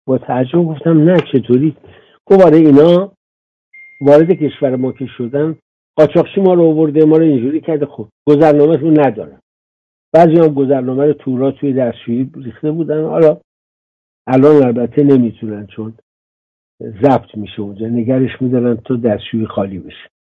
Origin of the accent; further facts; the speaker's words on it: Iran; به عنوان یک ایرانی